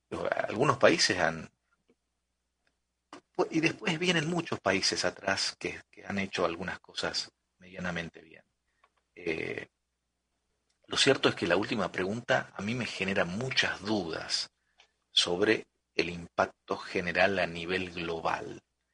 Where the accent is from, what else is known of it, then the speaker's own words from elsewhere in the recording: Argentina; Soy argentino, ya saben.